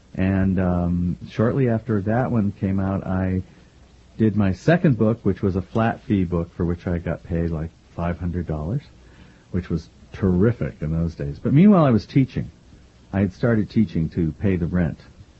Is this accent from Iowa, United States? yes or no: no; Meriden, Connecticut, United States; moved away as an adult; also born or lived in Brooklyn; Right, I was born in Connecticut, went to school there, a little town, well, not that little, but a small town called Meriden, halfway in between Hartford and New Haven. I left there in 1952 to go to Pratt Institute in Brooklyn, New York